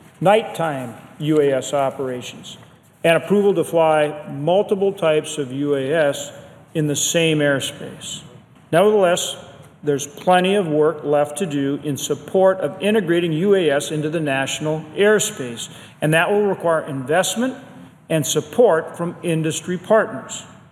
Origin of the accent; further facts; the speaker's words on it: Grand Forks, North Dakota, United States; I'm proud to say that Grand Forks in my home state of North Dakota made the cut